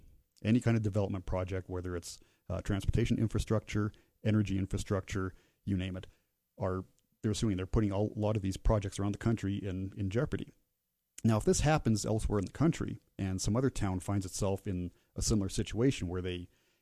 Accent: Colorado, United States; Oh yes, I'm from Western Colorado.

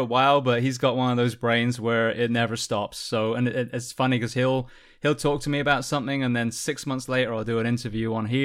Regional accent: Bath, South West England, United Kingdom; I grew up in a place called Bath in England.

